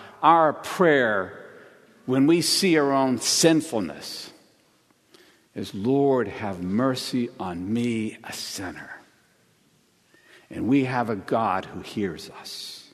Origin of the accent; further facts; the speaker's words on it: Texas, United States; A couple of weeks ago, I told a woman I was from Texas. She was asking me where I'm from. Texas.